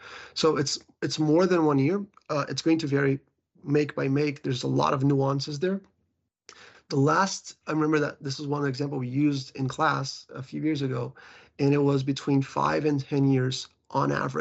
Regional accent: Brazil; I also lived in, you know, in Brazil, in my hometown, where it's dangerous to drive a bike because you don't have the appropriate lanes

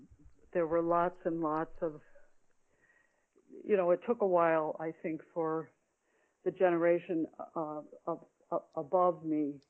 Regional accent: Fort Dodge, Iowa, United States; born there; also born or lived in Carroll, Iowa; my dad came back from the war and moved to Fort Dodge, and then I was born in Fort Dodge.

